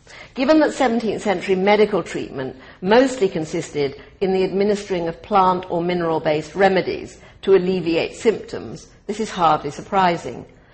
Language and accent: English; United Kingdom; Now, Duke, for those of you not steeped, as we British are, in the hierarchy of the aristocracy